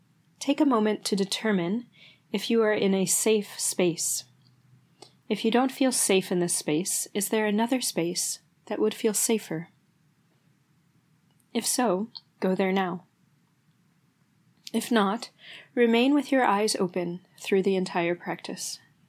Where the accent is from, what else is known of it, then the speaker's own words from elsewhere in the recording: United States; I'm from the United States